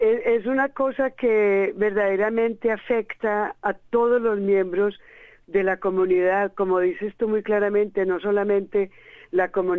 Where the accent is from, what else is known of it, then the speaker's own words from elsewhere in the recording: Colombia; saben que soy colombiana